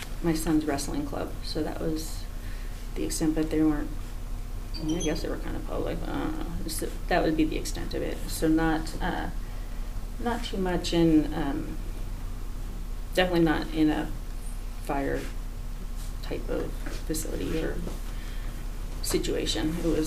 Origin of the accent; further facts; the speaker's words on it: California, United States; moved away as an adult; also born or lived in Texas / Missouri; I born and raised in California, moved out of there when I was 30 years old, went to Texas for about a year, hated it, went to Missouri, stayed there for 13 years.